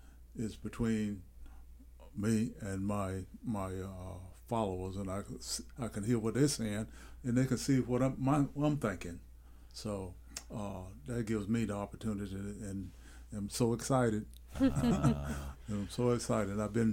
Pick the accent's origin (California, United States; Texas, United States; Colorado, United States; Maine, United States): Texas, United States; Lake Jackson; I'm from the Lake Jackson area, so I've watched the lake go up and down and up and down.